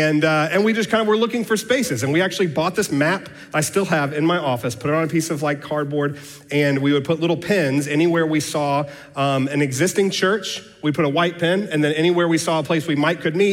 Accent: Austin, Texas, United States; I was born and raised here in Austin.

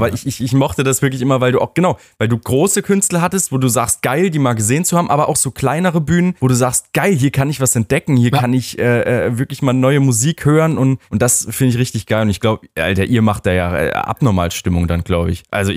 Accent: Berlin, Germany; Ey, da komme ich auch aus Berlin.

